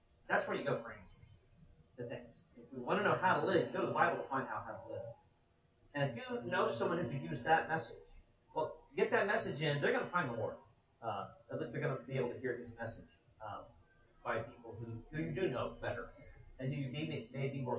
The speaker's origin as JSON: {"language": "English", "region": "Kentucky", "country": "United States", "said": "I'm from Florida. I live in Florida. I'm from Kentucky, but I live in Florida."}